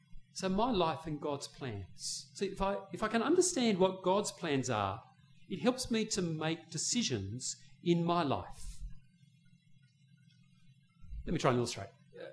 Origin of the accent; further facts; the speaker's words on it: Australia; I'm like that as an Australian.